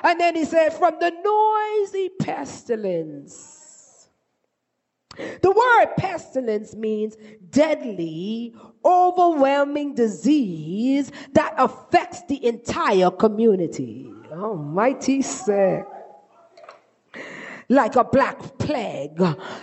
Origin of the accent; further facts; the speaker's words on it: Bahamas; Growing up in the Bahamas, we have a place called Fort Charlotte, and it's a place where they have the cannons.